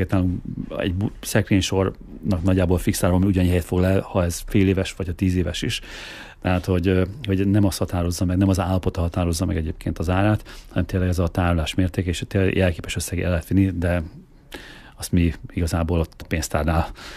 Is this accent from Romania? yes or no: no; Miskolc, Borsod-Abaúj-Zemplén, Hungary; miskolciak, mi furák vagyunk egy kicsikét, mi nagyon büszkék vagyunk, és nagyon büszkék vagyunk arra, hogy miskolciak vagyunk